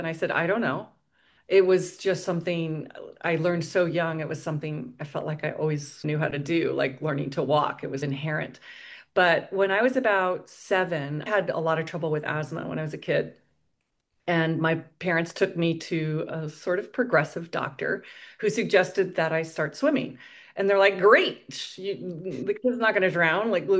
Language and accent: English; Coronado, California, United States; It was idyllic. It was like an era and a place that I don't think will ever be replicated, because we rode our bikes around all over town. We went to the beach all day. We played in the surf.